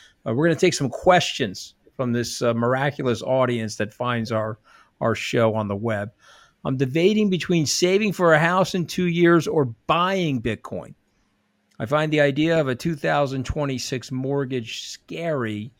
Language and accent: English; New York, United States; I'm a New Yorker, Tom.